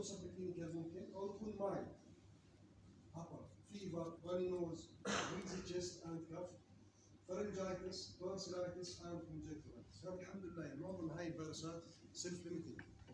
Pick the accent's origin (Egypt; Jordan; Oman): Jordan; ما في عندنا في الأردن